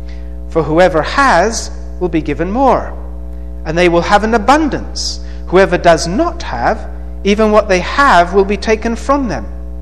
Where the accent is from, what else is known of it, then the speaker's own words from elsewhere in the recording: Colombia; I was raised in Colombia, so I learned Spanish very easily. I didn't have to go to school to learn it. Well, I went to school, but I just learned it on the street with my friends.